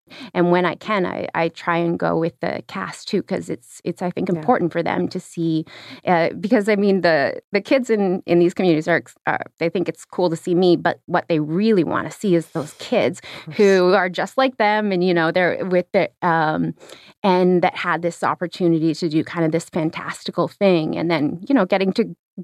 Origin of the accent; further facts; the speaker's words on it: Canada; I mean, it is hard for me to know because I'm from the Arctic.